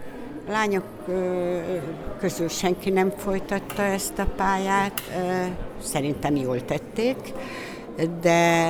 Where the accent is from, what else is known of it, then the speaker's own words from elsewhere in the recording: Miskolc, Borsod-Abaúj-Zemplén, Hungary; born there; Hát én itt születtem, tehát eleve, de a közös életünk is 14 év volt, amit itt töltöttünk a Viszt Józsikával.